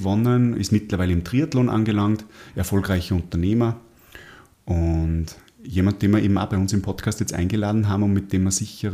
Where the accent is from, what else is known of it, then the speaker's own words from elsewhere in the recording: Salzburg, Austria; Ja, können wir ja bei uns in Salzburg in meinen Almkanal gehen.